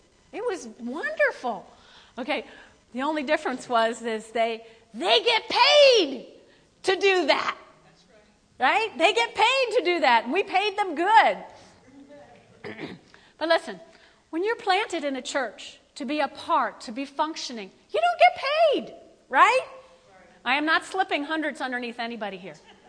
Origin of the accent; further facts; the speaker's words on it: New Jersey, United States; You know, I'm from North Jersey, so we went back home to North Jersey, and we had a service.